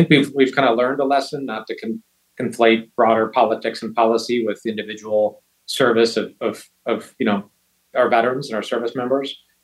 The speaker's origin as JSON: {"language": "English", "town": "Beaver Dam", "region": "Wisconsin", "country": "United States", "tie": "born or raised there", "also_born_or_lived": "Madison, Wisconsin", "moved": "yes", "lives_now": "Colorado, United States", "said": "but I grew up, was born and raised in Wisconsin, born in Madison, and then lived for 10 years in a very small town of 15,000 called Beaver Dam."}